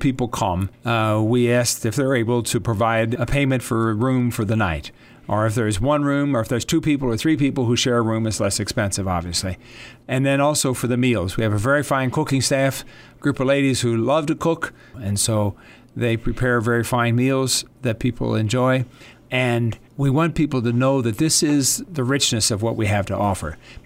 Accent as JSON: {"language": "English", "region": "Midwest", "country": "United States", "lives_now": "Las Cruces, United States", "said": "I come from the Midwest, where there's lots of rain and lots of trees and lots of greenery. And I moved into the desert, which was quite a different experience."}